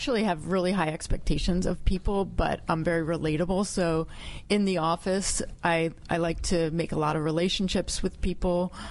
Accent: Philadelphia, Pennsylvania, United States; I'm from the Philadelphia area.

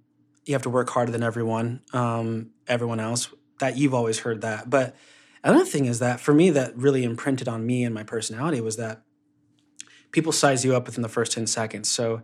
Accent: Utah, United States; So when I was a kid growing up in Utah, oh, man

